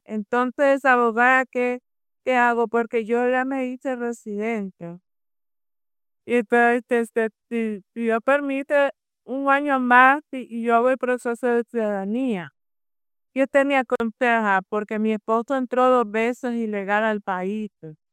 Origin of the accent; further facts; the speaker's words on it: Nicaragua; Yo soy de Nicaragua.